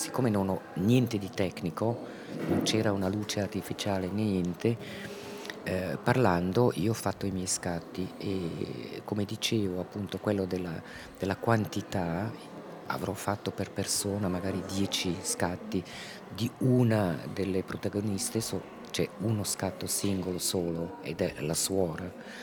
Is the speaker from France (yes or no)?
no; Kenya; now in Switzerland; Sono cresciuta in Kenya e quindi non avevo già le radici molto forti qua in Svizzera